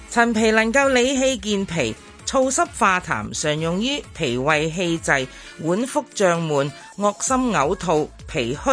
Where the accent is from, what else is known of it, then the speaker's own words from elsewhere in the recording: Xinhui, Guangdong, China; 好彩我系新会人，当年妈妈过身，剩低最大嘅遗产就系嗰几大樽嘅新会陈皮。